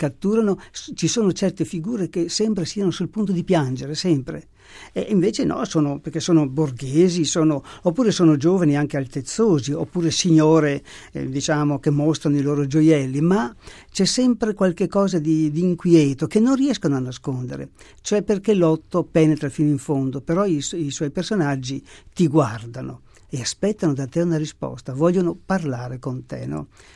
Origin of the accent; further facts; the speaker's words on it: Asolo, Veneto, Italy; dove io sono nato, nel Duomo di Asolo, in provincia di Treviso